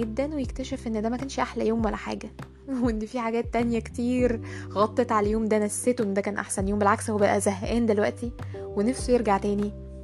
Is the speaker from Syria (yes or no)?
no; Egypt; عندنا في مصر منتشرة حتة إنه هركب الطيارة